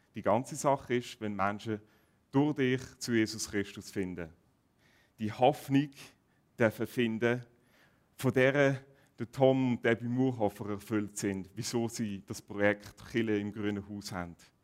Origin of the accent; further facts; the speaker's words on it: Switzerland; Ich schaue in verschiedene Gemeinden, auch bei uns in der Schweiz.